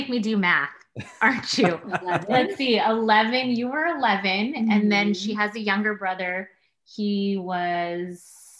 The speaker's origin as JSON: {"language": "English", "town": "Sacramento", "region": "California", "country": "United States", "tie": "born or raised there", "lives_now": "Sunnyvale, United States", "said": "So I was born and raised in Sacramento."}